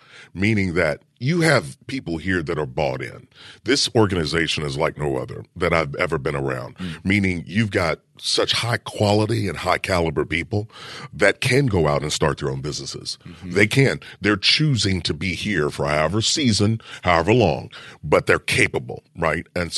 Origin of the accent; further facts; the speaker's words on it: Kentucky, United States; I'm from Kentucky. This is a personal message to my heart.